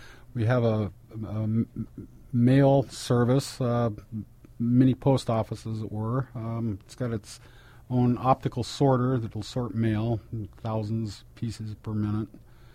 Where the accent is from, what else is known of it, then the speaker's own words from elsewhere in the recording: Salem, Oregon, United States; also born or lived in Roseburg; I'm a homegrown Oregonian. I was born in Roseburg, grew up in Salem. I'm dyed blue Salemite.